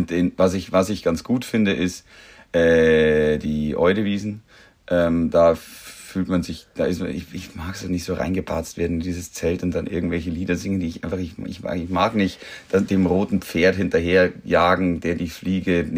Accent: Bavaria, Germany; ich als Oberbayer, hier geborener Oberbayer, auf dem Land geborener Oberbayer

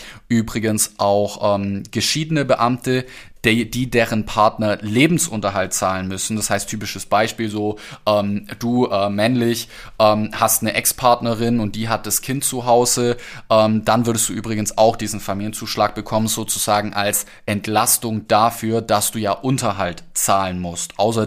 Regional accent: Ludwigsburg, Baden-Württemberg, Germany; Ich komme ja aus Baden-Württemberg, genauer gesagt aus Ludwigsburg

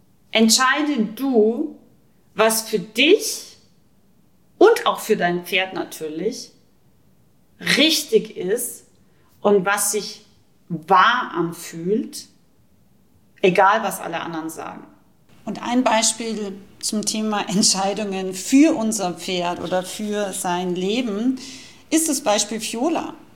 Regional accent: Rauris, Salzburg, Austria; Ich komme aus Österreich. Ich bin aus dem Pinzgau. Ich komme aus dem wildesten Alpendorf. Dorf ungefähr, Rauris, genannt das Tal der Gesetzlosen

